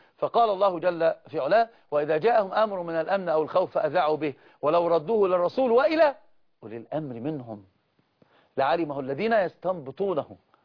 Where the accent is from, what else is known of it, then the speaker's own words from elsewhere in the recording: Egypt; العام عندنا في مصر حفظها الله ورعاها